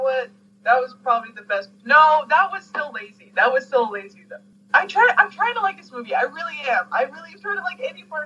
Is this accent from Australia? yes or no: no; Canada; I would feel offended as a Canadian.